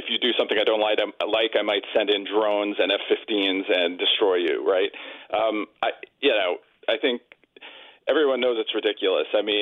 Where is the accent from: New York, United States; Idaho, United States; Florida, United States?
New York, United States; Yeah, I grew up in New York, so when I first met people in the world who had guns, I thought it was very weird.